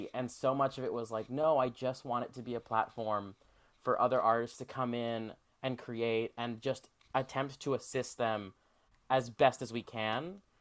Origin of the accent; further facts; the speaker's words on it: North Hills, California, United States; Well, born and raised in the Los Angeles area, North Hills, real close to Northridge.